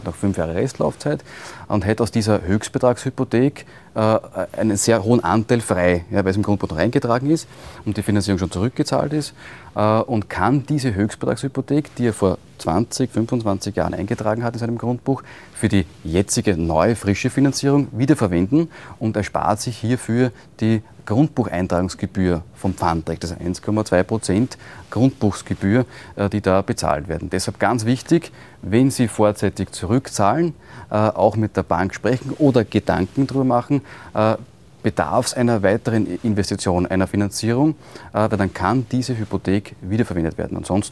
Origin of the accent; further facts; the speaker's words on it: Lower Austria, Austria; Also ich liebe meine Heimat Österreich, ja, und das Weinviertel, wo ich herkomme.